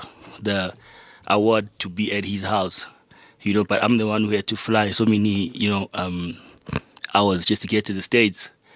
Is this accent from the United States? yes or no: no; Soweto, Gauteng, South Africa; I'm representing my city. I'm originally from Soweto.